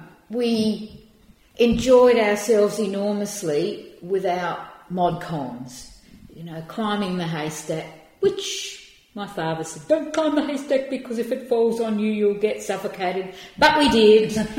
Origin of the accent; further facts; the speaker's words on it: Maitland, South Australia, Australia; from the age of about three we lived on a farm that was 15 kilometres south of Maitland, the district of Sandylands, which is a huge metropolis that in its heyday had a couple of houses and a telephone exchange.